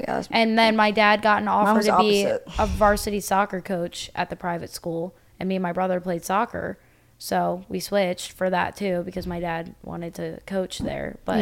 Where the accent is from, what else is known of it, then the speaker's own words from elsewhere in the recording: Bel Air, Maryland, United States; Well, I grew up in Bel Air, Maryland. It's like a small town, like 30 minutes north of Baltimore.